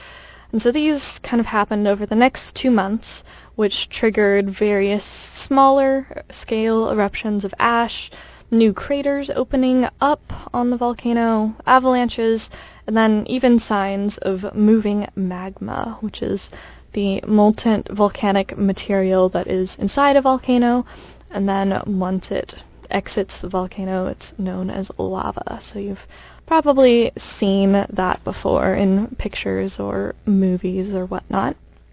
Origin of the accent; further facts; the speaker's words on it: Seattle, Washington, United States; So, like, I'm from Washington State, I'm from Seattle, and so it's something that I grew up hearing about.